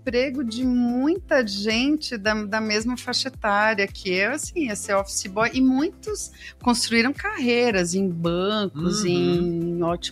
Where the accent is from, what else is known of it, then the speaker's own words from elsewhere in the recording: São Paulo, Brazil; Só que como eu sou do Cambuci, aí a saudade falou mais forte. Aí eu acabei saindo de lá e voltando pro bairro mesmo.